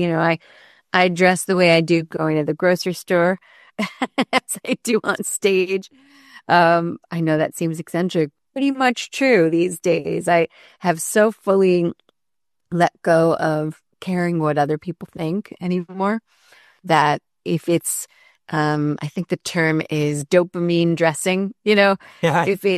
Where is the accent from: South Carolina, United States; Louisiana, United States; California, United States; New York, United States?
New York, United States; the other day I played in my hometown up here in upstate New York at a beautiful performing arts center